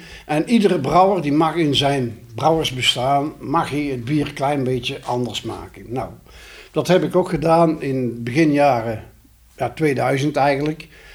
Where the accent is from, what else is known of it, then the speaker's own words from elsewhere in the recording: North Brabant, Netherlands; Ik als Brabander had er nog nooit van gehoord.